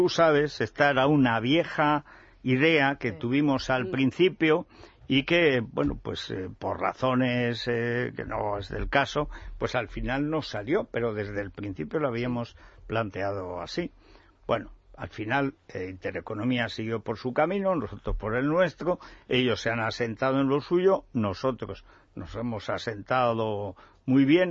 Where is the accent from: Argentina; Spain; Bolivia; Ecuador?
Spain; Aragon; Yo tenía un dolor de oídos horrible hasta los 13 años. Cada vez que bajaba de mi pueblo a Teruel, bueno, era un dolor...